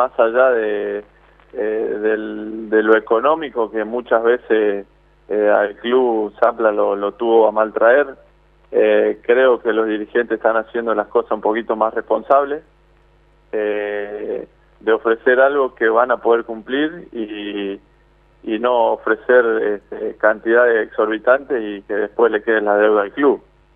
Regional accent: Jujuy, Argentina; moved away; la verdad que más maduro que de lo que salí de Jujuy, seguro. Ya con 30 años y en los lugares que estuve

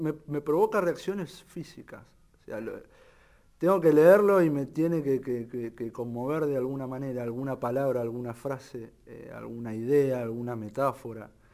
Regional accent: Buenos Aires, Argentina; born there; yo nací en Buenos Aires

